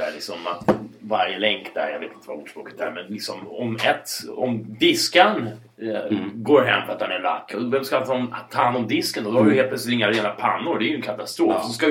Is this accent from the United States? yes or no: yes; United States; now in Sweden; jag är uppvuxen i USA. Jag berättade det innan och jag vet inte om vi vet det här, men hej, jag har bott i USA till en viss del som ungdom och tonåring